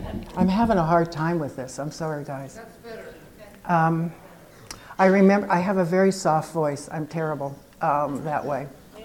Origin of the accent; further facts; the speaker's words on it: Inglewood, California, United States; born there; He lived in Inglewood, and actually, I was born in Inglewood.